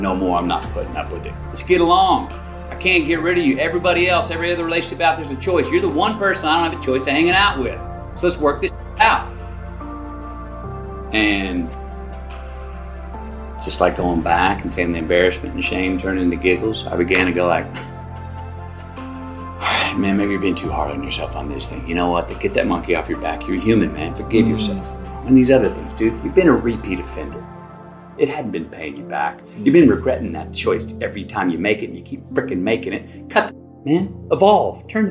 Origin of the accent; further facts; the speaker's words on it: United States; I have my American cap that I'd worn for 2 decades. I'm an American.